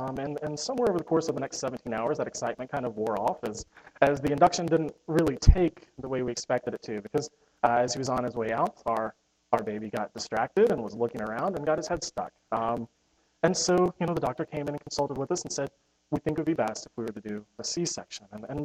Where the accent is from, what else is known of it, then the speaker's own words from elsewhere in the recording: Lexington, Kentucky, United States; I'm from Lexington originally.